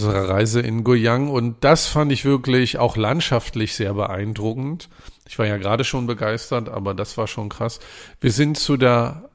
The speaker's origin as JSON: {"language": "German", "country": "Germany", "said": "Ich als Deutscher mag gerne Kartoffeln, die 30 Minuten gekocht wurden"}